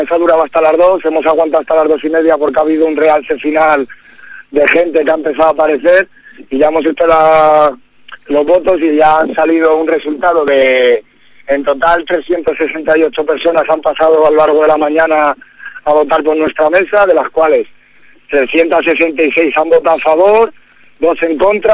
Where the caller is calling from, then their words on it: Madrid, Community of Madrid, Spain; de Villaverde Bajo.